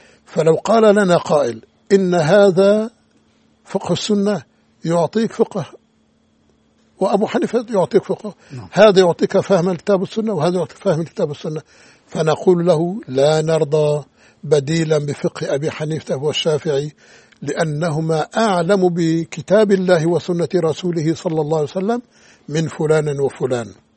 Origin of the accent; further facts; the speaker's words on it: Aleppo, Aleppo Governorate, Syria; تذكرت قصة كانت تحدث في بلدي حلب